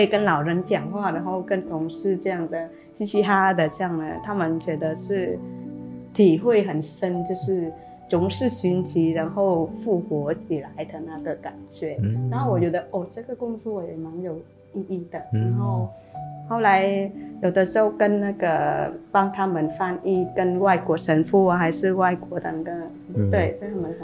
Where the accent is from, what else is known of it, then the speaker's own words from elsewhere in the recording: Vietnam; 我是中华道明修女会的修女，然后我是来自越南